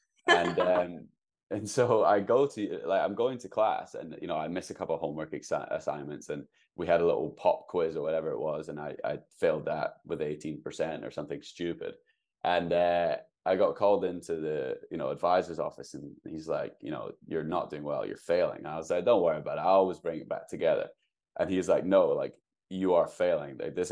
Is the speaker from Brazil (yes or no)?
no; United Kingdom; now in Seattle, United States; because I am British, I have to do a bit of a European season as well.